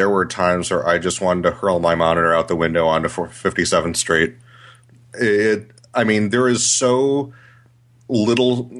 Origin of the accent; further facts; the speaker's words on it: New York, United States; Dead serious. I'm a New Yorker, man.